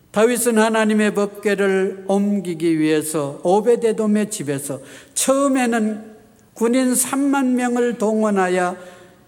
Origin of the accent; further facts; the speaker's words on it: Manchuria, China; born there; also born or lived in Manpo, North Korea; 물론 저는 만주에서 태어났고 저희 아버님도 젊은 소시절에 만주에서 지나서